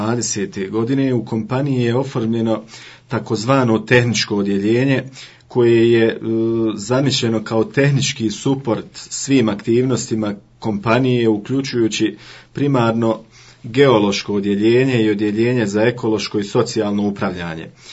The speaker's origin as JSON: {"language": "Bosnian", "town": "Vareš", "region": "Federation of Bosnia and Herzegovina", "country": "Bosnia & Herzegovina", "tie": "born or raised there", "said": "Rođen sam i odrastao u Varešu, osnovno i srednje obrazovanje završio u Varešu, dok sam fakultet završio u Sarajevu"}